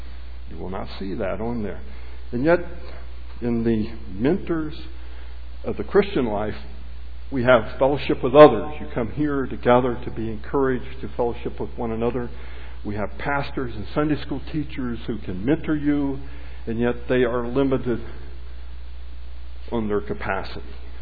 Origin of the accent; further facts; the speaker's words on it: Illinois, United States; For instance, I'm from Southern Illinois. They don't know what soccer is